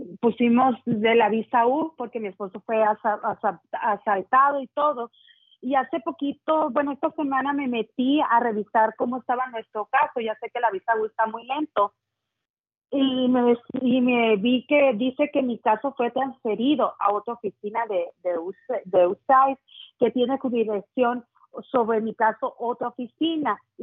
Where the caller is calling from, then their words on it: Tucson, Arizona, United States; De Tucson, Arizona.